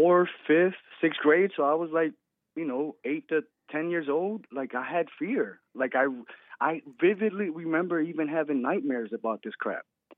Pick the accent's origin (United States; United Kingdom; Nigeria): United States; Philadelphia, Pennsylvania; I was raised in Philadelphia, super democratic city